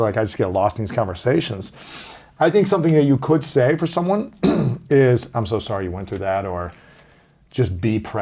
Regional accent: Ohio, United States; I think of myself growing up in Ohio thinking that I would never talk about this stuff, right?

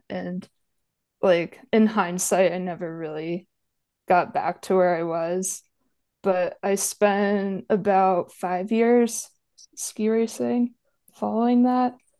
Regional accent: Saranac Lake, New York, United States

